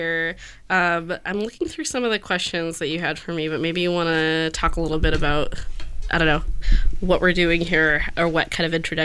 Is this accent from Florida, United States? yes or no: no; California, United States; now in Portland, United States; I grew up in California, Salvadorian refugee, during the 1990s and late 80s. I came to Portland in late 2000s to go to Reed College